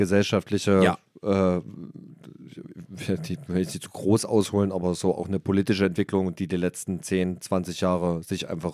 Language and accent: German; Halle, Saxony-Anhalt, Germany; ich bin ja in Halle aufgewachsen